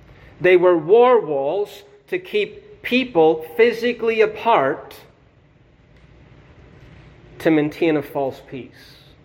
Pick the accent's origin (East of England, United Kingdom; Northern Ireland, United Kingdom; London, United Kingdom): Northern Ireland, United Kingdom; Growing up in Northern Ireland was, to say the least, an experience of growing up in the midst of trouble and conflict.